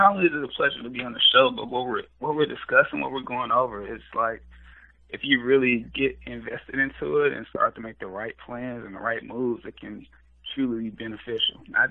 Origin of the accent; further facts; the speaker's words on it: Shelby, Mississippi, United States; I am originally from the Mississippi Delta, Shelby, Mississippi, which was formerly the home of the Jaguars.